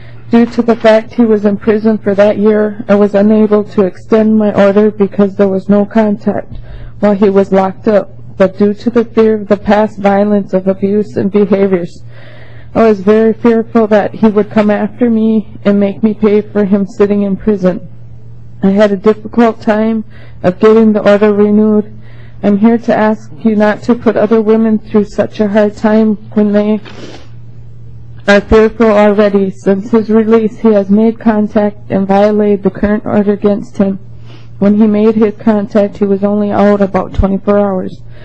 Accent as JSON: {"language": "English", "town": "Echo", "region": "Minnesota", "country": "United States", "said": "I'm from Echo, Minnesota."}